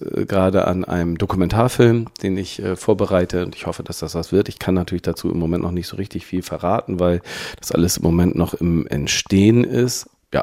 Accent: Pinneberg, Schleswig-Holstein, Germany; wo ich geboren bin, nämlich tatsächlich im Kreiskrankenhaus in Pinneberg. Und ich habe meine Kindheit auch in Pinneberg verbracht

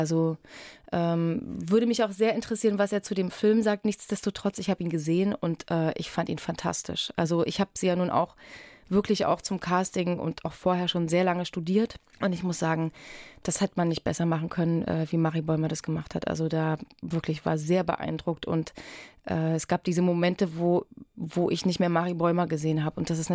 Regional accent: Erfurt, Thuringia, Germany; Und ich komme ja nun aus Erfurt, auch mit vielen Fachwerkhäusern, mein Mann aus Konstanz und ich bin das gewohnt, diese Umgebung.

